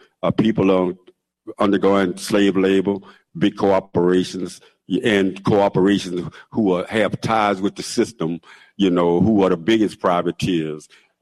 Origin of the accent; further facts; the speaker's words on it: New Orleans, Louisiana, United States; Even though I grew up in New Orleans in neighborhoods, and even though the city has changed a lot